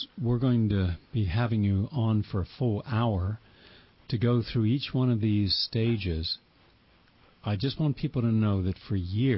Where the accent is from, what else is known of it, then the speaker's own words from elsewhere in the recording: the South, United States; I'm from the South, and I like that kind of southern sensibility he brings.